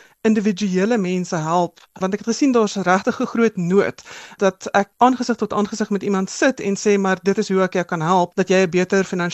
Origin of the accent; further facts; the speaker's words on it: Johannesburg, Gauteng, South Africa; also born or lived in Hillbrow; Ek is 'n gebore en getoe Johannesburger. Ek is in Heelbrug gebore toe dit nog moontlik was om daar so te bly. Maar ek het maar op die Wesrand groot geword.